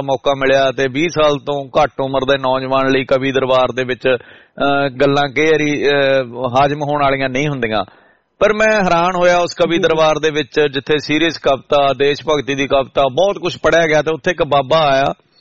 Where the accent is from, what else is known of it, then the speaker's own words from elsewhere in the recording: Sirsa, Haryana, India; moved away; ਹਰੀ ਸਿੰਘ ਦਿਲਵਰ ਸਾਡੇ ਸਰਸੇ ਜ਼ਿਲ੍ਹੇ ਤੋਂ ਆ, ਕਿਉਂਕਿ ਮੇਰੇ ਜ਼ਿਲ੍ਹੇ ਤੋਂ ਆ